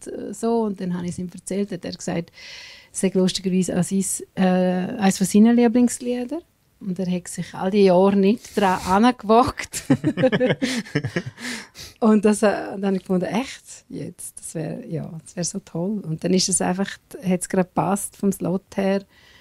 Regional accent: Graubünden, Switzerland; Und im Dezember gehen wir jetzt mal noch auf Graubünden, in meine alte Heimat.

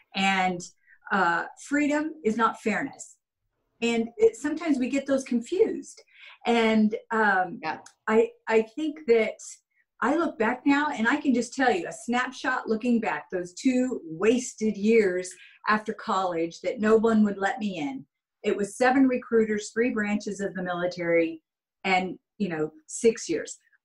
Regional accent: New Mexico, United States; also born or lived in Colorado; I grew up in Southern New Mexico. We had a little time up in Colorado, but down where I grew up, there really weren't lines drawn between guys and girls.

